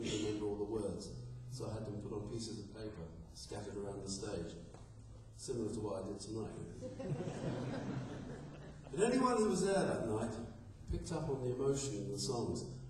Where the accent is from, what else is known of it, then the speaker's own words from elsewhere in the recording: London, United Kingdom; those three villages where I grew up in North London: Highgate, Hampstead, and Muswell Hill.